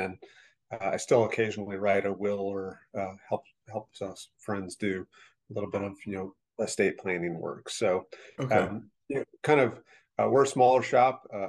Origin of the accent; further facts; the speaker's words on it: Fort Collins, Colorado, United States; Yeah, I grew up in Fort Collins, Colorado.